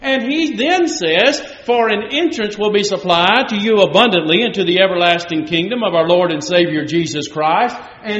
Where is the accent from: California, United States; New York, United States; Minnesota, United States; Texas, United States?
Texas, United States; And I'm a simple individual from East Texas, born and raised in East Texas.